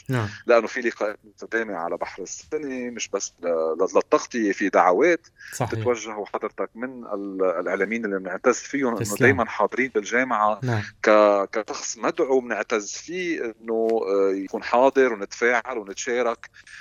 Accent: Lebanon; أنا إنسان لبناني

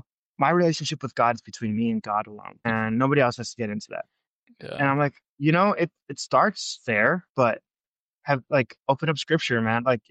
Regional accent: Whittier, California, United States; I'm originally from there, but like I'm never like in the area that I grew up in. So because I grew up in Whittier.

